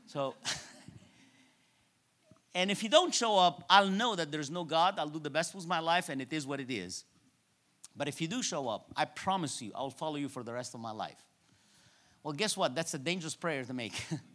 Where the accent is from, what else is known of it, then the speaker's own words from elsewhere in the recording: Cairo, Cairo Governorate, Egypt; now in Toronto, Canada; I was born and raised in Cairo, Egypt. And I was born in a Coptic family.